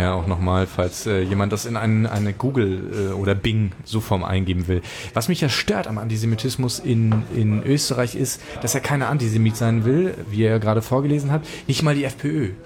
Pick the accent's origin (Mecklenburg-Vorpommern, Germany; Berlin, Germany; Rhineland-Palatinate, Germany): Mecklenburg-Vorpommern, Germany; ich bin ja Mecklenburger ursprünglich, und das ist eher so karge Küche.